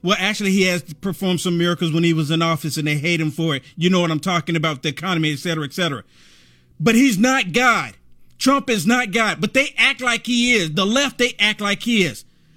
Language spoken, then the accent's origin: English; United States; I am a nationalist. I'm American right now.